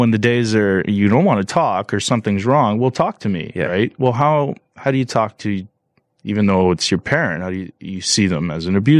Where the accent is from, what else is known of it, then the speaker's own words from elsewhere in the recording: King City, Ontario, Canada; And I'm a kid from King City, 7,000 people.